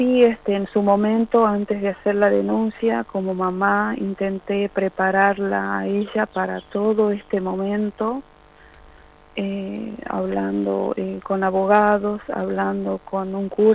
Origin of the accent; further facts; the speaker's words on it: Apolinario Saravia, Salta, Argentina; Esto, nosotros somos de Apolinario Saravia.